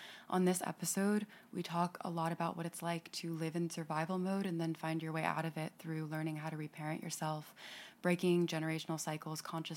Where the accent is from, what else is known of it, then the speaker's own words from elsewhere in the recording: Florida, United States; We grew up in Florida under the same roof